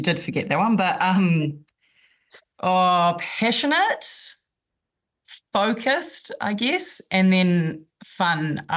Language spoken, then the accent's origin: English; Central Hawke's Bay, Hawke's Bay, New Zealand; I'm from Central Hawke's Bay, which is on the east coast of the North Island of New Zealand